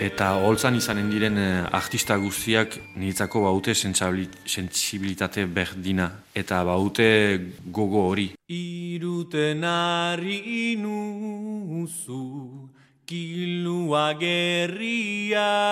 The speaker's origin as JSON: {"language": "Basque", "region": "Nouvelle-Aquitaine", "country": "France", "said": "euskalduna naiz eta arrunagun, baitan, euskalduna izaitea bena frantses kultura."}